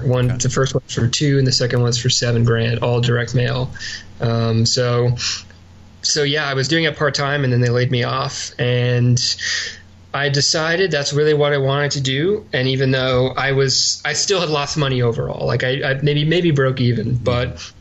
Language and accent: English; Edison, New Jersey, United States; now in Delaware, United States; I'm from New Jersey originally, you know, central North Jersey or Edison area.